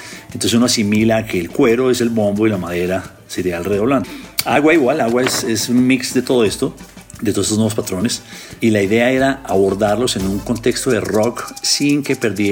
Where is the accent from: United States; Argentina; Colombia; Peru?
Colombia; Bogotá; Yo, siendo bogotano y habiendo tenido la influencia de mi hermano